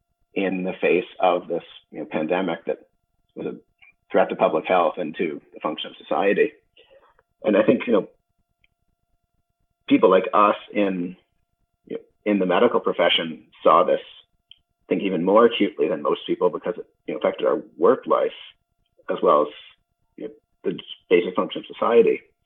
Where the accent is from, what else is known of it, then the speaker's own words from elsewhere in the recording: London, Ontario, Canada; I grew up in London.